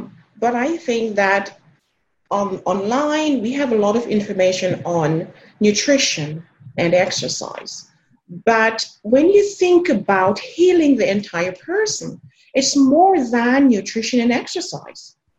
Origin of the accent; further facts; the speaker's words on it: Jamaica; now in United States; I live in South Texas, way down south, close to the Mexican border. I am originally from Jamaica.